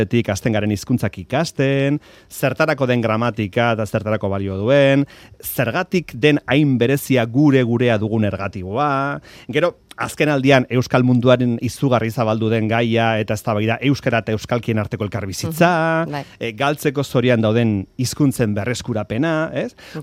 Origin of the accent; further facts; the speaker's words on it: Basque Country, Spain; euskalduna naiz